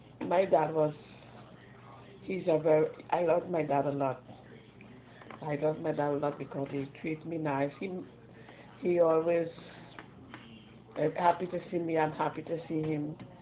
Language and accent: English; Trinidad & Tobago; When I was growing up in Trinidad, things was a little bit better, you know.